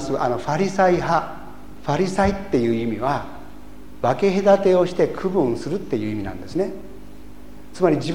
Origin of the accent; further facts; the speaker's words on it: Kansai, Japan; accent: Kansai dialect; 私は関西人ですから、今標準語でちょっと言っちゃったんですけどもね、もっとなんか下品な関西弁で僕の背後からそういう声がしたんです